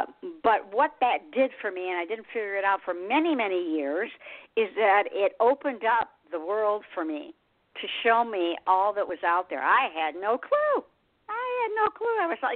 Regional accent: Michigan, United States; now in South Carolina, United States; I'm from Michigan originally and I'm in South Carolina now.

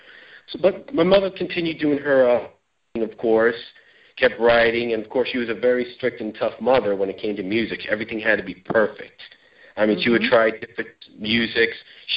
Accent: New York City, New York, United States; born there; Well, basically, I was born in Brooklyn, New York City, of course. I was the oldest of 5 children, 2 brothers and 2 sisters I have

